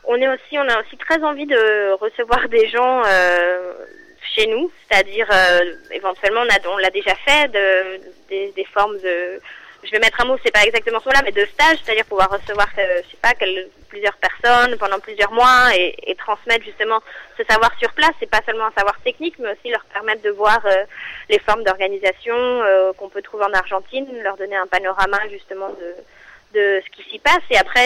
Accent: France; moi en tant que Française

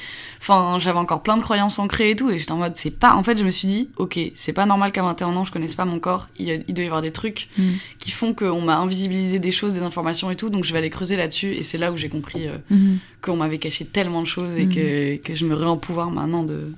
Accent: Grenoble, Auvergne-Rhône-Alpes, France; born there; Oui, parce que je suis née à Grenoble, mais j'ai pas habité en fait à Grenoble.

